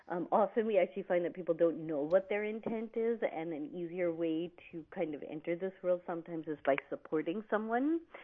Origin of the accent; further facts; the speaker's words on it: Boston, Massachusetts, United States; And growing up in Boston, we'd say tickets to the Celtics game or a trip to Hawaii.